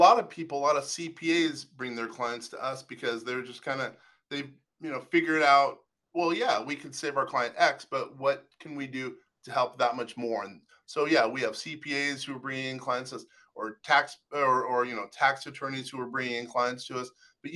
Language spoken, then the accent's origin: English; Seattle, Washington, United States; You know, I'm from the West Coast. Seattle, Washington's where I'm from.